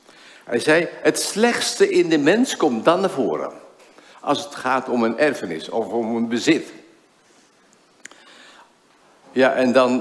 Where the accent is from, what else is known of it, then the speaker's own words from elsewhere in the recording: Friesland, Netherlands; Daar liggen ook mijn wortels. Ik ben een Fries van origine. … hè, dat is Fries.